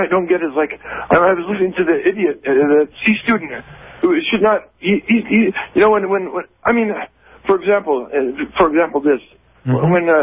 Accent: Netherlands; English is a second language; I'm from Holland.

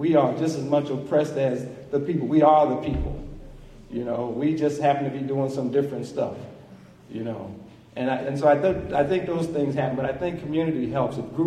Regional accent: New Jersey, United States; like I'm from New Jersey, small town in New Jersey, so there would be Panthers would come from New York to show us pretty much how to be Panthers.

